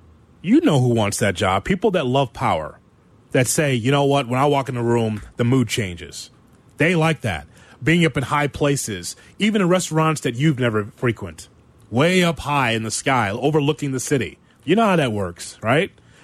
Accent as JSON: {"language": "English", "region": "Illinois", "country": "United States", "tie": "born or raised there", "said": "when I was growing up, and I've told you a lot about my background, growing up around Bob and Mayhood, how, you know, the paper would come in, it hit the porch, the Sun-Times. We were a Sun-Times family."}